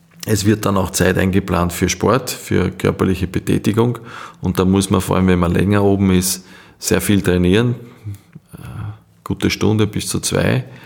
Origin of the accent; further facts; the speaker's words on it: Austria; wir haben als Österreicher auch ein Gast mal mitgenommen